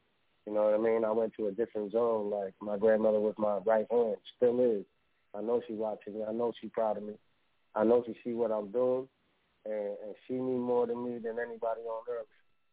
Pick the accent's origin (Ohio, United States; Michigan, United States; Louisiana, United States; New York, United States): New York, United States; Bronx; I'm all the way in the Midwest. I'm from the Bronx at the time.